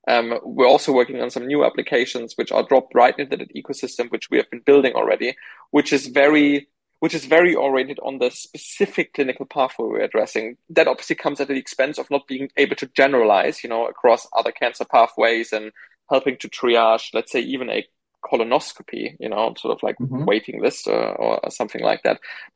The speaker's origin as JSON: {"language": "English", "country": "Germany", "tie": "born or raised there", "said": "where I grew up in Germany"}